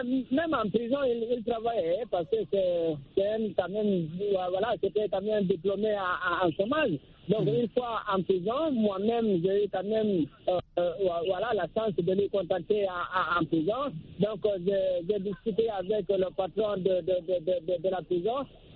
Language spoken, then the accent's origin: French; Guinea; now in Cameroon